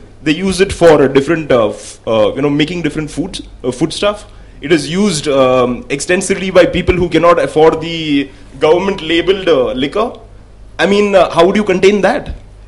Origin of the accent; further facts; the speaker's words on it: Kanyakumari, Tamil Nadu, India; I am from Kanyakumari, which borders Trivandrum.